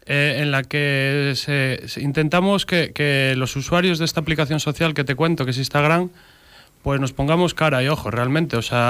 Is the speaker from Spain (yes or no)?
yes; Ponferrada, Castile and León, Spain; porque yo soy de aquí, yo soy natural de Ponferrada